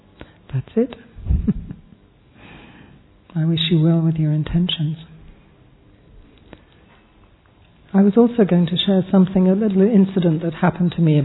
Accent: London, United Kingdom; And I was brought up with Daddy in London, of course, so I'm very, very, very, very fortunate.

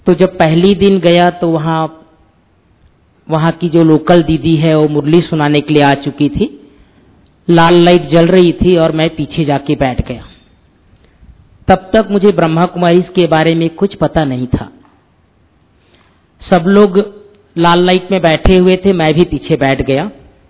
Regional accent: Chhattisgarh, India; born there; छत्तीसगढ़ में लौकिक जन्म स्थान, और उस समय मैं एमए कर रहा था।

